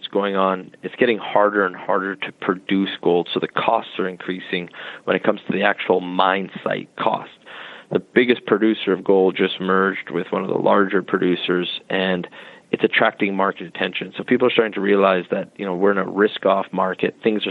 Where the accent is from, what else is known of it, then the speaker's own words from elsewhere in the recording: Canada; I'm a Canadian, and I look how screwed up our country is right now